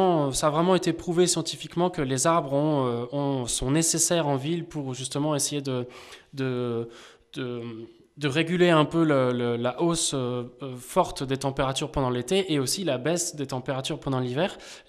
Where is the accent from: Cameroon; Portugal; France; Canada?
France; Lille, Hauts-de-France; also born or lived in Vendée; En fait, moi, je suis originaire de Lille. Mes 10 premières années, jusqu'à mes 10 ans, donc j'habitais en plein centre-ville avec beaucoup de bruit, etc., beaucoup de pollution. Ensuite, à mes 10 ans, je me suis retrouvé au fin fond de la Vendée, en pleine campagne, au milieu de la forêt.